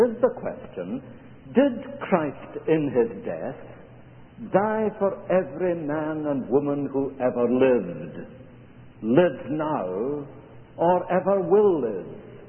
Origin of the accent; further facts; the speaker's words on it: United Kingdom; we're both British, you see.